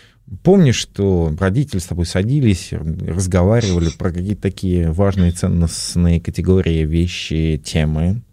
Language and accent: Russian; Moscow, Russia; Я из Москвы